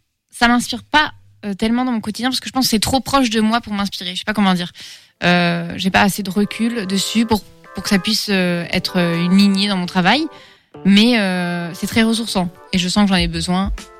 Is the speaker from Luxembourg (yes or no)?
no; Algeria; also born or lived in Finland / France; moi je suis finlandaise algérienne, donc je suis née en Finlande, j'ai grandi une grande partie en Algérie, puis en France, et donc j'ai encore ma mère là-bas